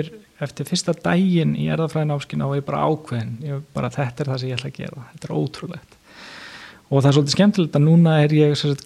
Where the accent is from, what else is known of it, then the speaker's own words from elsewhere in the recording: Reykjavík, Capital Region, Iceland; Ég sem sagt fæddur uppalinn í Reykjavík, smáíbúðahverfinu, eyddi reynda miklum tíma í sveit svona á sumrin og svoleiðis og fór síðan í menntaskóla Reykjavík